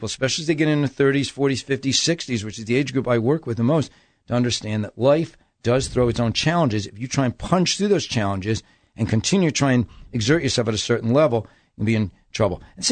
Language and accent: English; New Jersey, United States; I was from New Jersey. Going to New York would not have been a huge deal